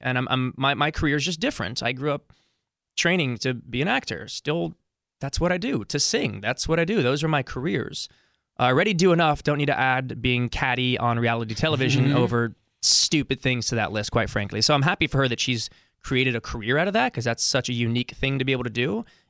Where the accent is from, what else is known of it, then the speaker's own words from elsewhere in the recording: San Diego, California, United States; I'm a beach boy. I live in the beach. I grew up in San Diego.